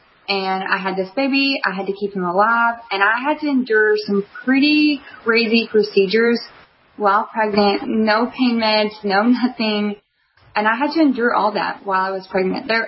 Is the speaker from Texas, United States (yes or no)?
yes; Texas, United States; and we're from Texas. We live in the country, hence my awesome accent